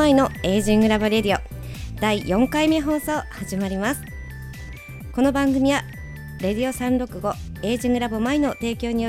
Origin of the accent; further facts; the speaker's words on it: Tohoku, Japan; あの私実はあの東北出身っていうか、まあ、東北で育ってたんで、